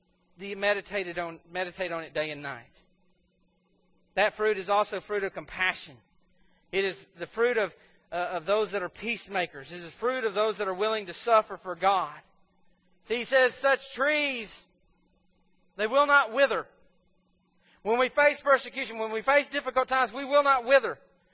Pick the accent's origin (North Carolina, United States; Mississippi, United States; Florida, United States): Mississippi, United States; Corinth; I grew up in Corinth, Mississippi. I had trees in my yard that three people couldn't hold hands and get around.